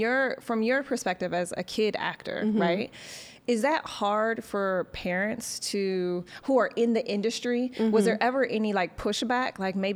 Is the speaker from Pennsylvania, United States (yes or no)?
no; Detroit, Michigan, United States; also born or lived in Chicago / New York; now in Los Angeles, United States; I'm from Detroit.